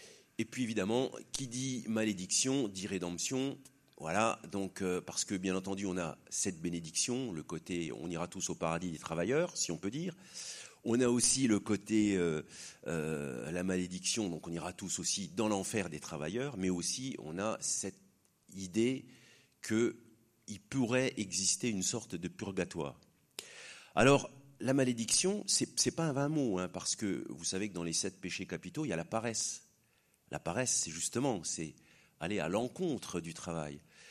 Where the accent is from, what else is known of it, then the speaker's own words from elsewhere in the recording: Langres, Grand Est, France; je suis originaire de Langres, donc je connais bien Diderot.